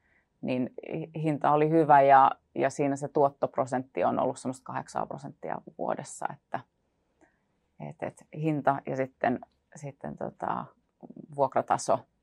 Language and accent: Finnish; Lappeenranta, South Karelia, Finland; Mä oon kotoisin Lappeenrannasta ja mä tunnen siellä jokaisen kadun ja kohti jokaisen taloyhtiönkin